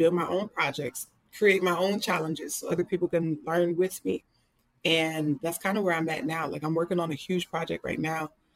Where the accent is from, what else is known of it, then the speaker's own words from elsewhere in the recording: Philadelphia, Pennsylvania, United States; I come from Philly and I come from hard times.